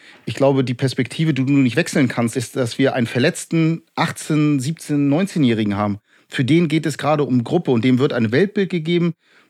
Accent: Lübeck, Schleswig-Holstein, Germany; Aus Lübeck.

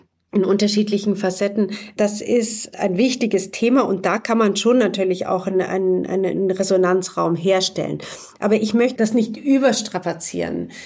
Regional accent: Munich, Bavaria, Germany; Aber tatsächlich bin ich geboren und aufgewachsen erst zunächst in München. Und auch mit die Familie meiner Mutter kommt ursprünglich aus Halle.

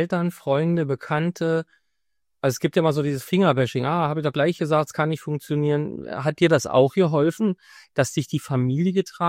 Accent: Germany; Ja, das haben wir halt nicht gelernt. Kommen wir aus der DDR.

